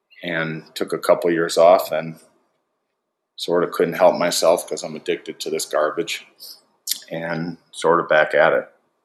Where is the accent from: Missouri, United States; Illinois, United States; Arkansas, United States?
Illinois, United States; Chicago; Okay. I'm from Chicago, Illinois.